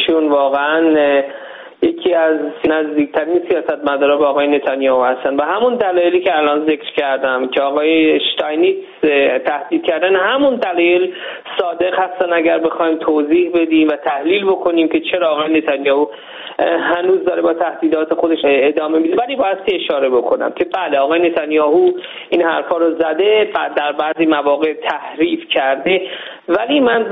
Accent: Iran; این تجربه شخصی من هستش در به عنوان یک ایرانی اسرائیلی.

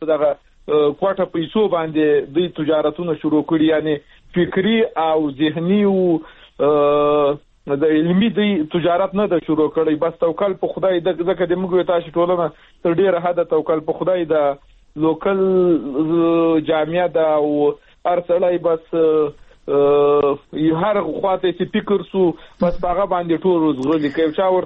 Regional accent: Logar, Afghanistan

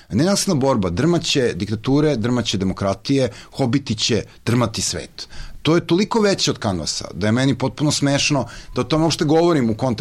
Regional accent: Serbia; Pa mi smo, Srbi uče sami, mi smo se pokazali kao užasno tvrdoglavi uvek

